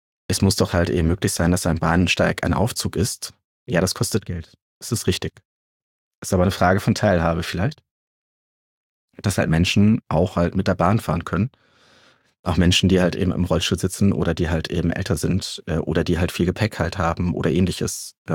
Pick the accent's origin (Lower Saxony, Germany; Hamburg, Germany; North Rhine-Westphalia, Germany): Hamburg, Germany; ich komme aus Hamburg. Ich habe eine nahe Verbindung zu St. Pauli